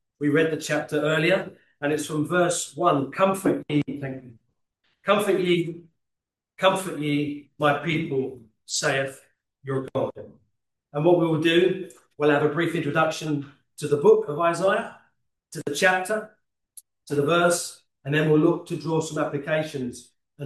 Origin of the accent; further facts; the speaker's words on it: London, United Kingdom; I'm not Irish. I'm from East London myself originally. So the Irish part comes in from my grandfather, who was from the northwest part of Belfast in an area called Newtownards.